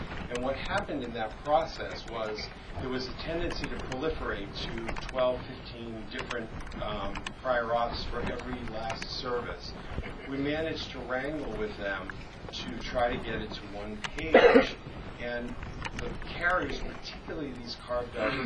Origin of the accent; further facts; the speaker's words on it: Massachusetts, United States; I'm also from Massachusetts, I'm a practitioner in Boston, completely outpatient practice